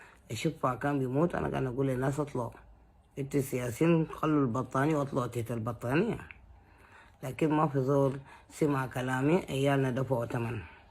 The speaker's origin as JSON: {"language": "Arabic", "region": "Khartoum", "country": "Sudan", "tie": "born or raised there", "also_born_or_lived": "South Sudan", "said": "أنا ولدوني في جنوب، لكن أنا تربيت في شمال. عندي أصدقائي زمن الطفولة، عندنا جيراننا زمن الطفولة، وطفولتي كلها في الخرطوم."}